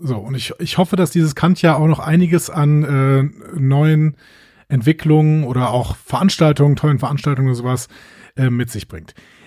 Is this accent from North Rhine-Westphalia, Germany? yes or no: yes; Aachen, North Rhine-Westphalia, Germany; Als Rheinländer sollte ich niemals über Tschechien reden.